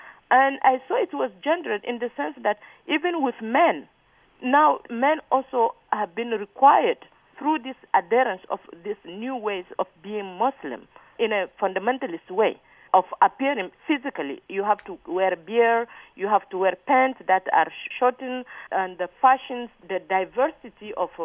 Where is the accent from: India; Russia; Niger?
Niger; English is a second language; now in United States; a Muslim person growing up in Niger.